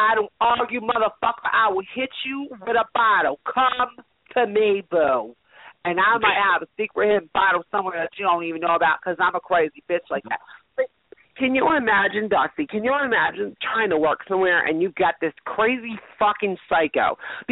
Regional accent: Tennessee, United States; We're all going to Tennessee. I'm from Tennessee.

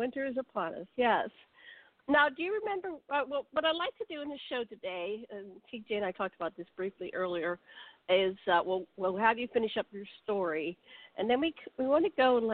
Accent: Pittsburgh, Pennsylvania, United States; I sleep better, I think, because I'm from Pittsburgh.

